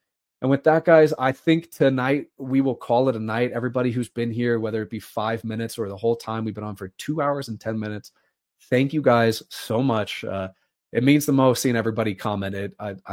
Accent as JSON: {"language": "English", "town": "Cincinnati", "region": "Ohio", "country": "United States", "tie": "born or raised there", "said": "I hope one day I can go to his archive in Cincinnati, my hometown, and look into there."}